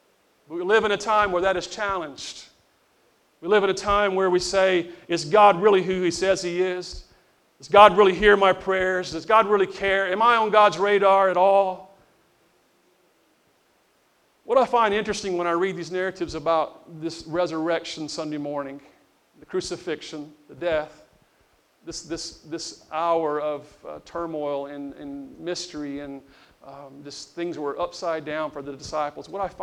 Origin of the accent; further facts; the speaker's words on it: United States; I'm American, you know